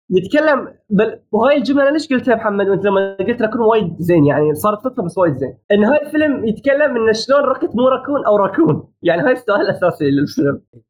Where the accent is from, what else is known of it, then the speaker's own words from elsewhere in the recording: Bahrain; ممنوع كان عندنا في البحرين